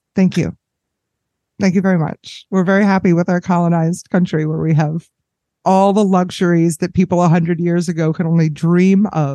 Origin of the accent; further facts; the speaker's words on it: Maryland, United States; You guys got to understand, I was born and raised in Maryland. Everybody I know from my childhood is a pinko commie leftist.